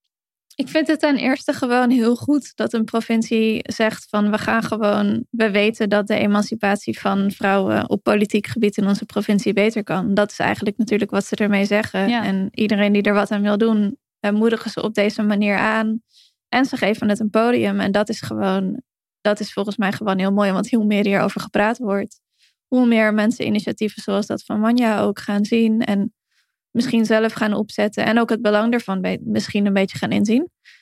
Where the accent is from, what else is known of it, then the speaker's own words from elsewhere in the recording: Heerhugowaard, North Holland, Netherlands; Ik kom dan oorspronkelijk uit Heerdegewaard, vlakbij Alkmaar, Kop van Noord-Holland.